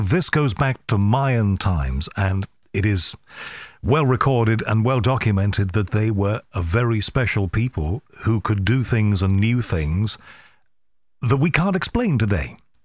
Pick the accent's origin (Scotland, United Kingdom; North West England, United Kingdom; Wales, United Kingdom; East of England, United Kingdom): North West England, United Kingdom; Liverpool; I was brought up in Liverpool, just an ordinary kid.